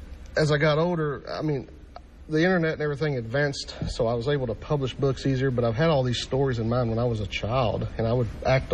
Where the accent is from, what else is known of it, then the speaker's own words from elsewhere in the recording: Johnson City, United States; my childhood growing up in Johnson City.